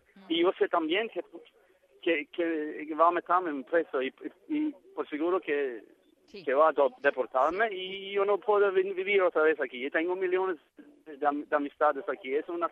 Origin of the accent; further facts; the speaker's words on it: Norway; Spanish is a second language; yo soy de Noruega.